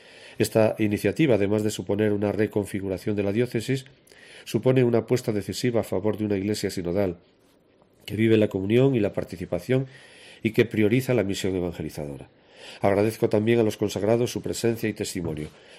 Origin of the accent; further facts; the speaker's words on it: Castile and León, Spain; Enviado por el Papa Francisco, llegaba a mi tierra leonesa para caminar junto a gente conocida y querida.